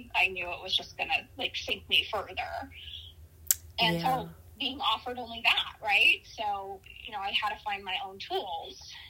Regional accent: Idaho, United States; I grew up in Idaho. The only yoga I had ever seen was yoga in a gym.

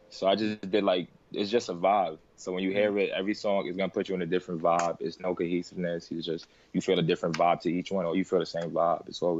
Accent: New York City, New York, United States; also born or lived in Connecticut; now in -; I'm from the Bronx.

